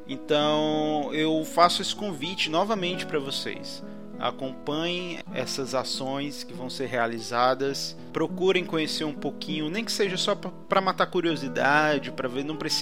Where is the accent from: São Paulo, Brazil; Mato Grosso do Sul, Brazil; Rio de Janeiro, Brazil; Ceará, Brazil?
Ceará, Brazil; Jaguaribe; now in Fortaleza, Brazil; eu saí de Jaguaribe para vir para Fortaleza, se sente representado nas letras